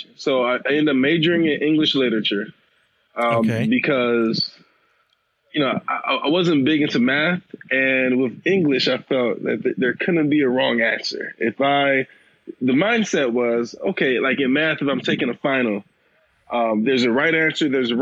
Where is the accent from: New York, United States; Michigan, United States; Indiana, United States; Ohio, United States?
Michigan, United States; Detroit; So I grew up in Detroit, west side of Detroit. I went to high school at Cass Tech and went to University of Michigan for undergrad.